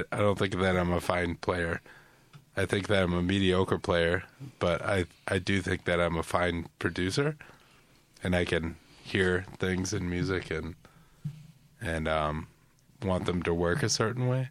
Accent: Minnesota, United States; Like, I come from Minnesota, and it's cold there. Much colder than here.

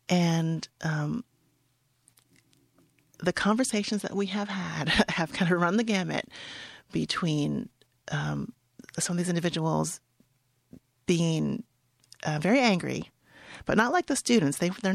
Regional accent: Cincinnati, Ohio, United States; moved away as an adult; now in Michigan, United States; When I was raised in Cincinnati, Ohio, and I was cognizant of the Ohio River as being a line between slavery and freedom. And I developed an identity, a regional identity, that was informed by that idea.

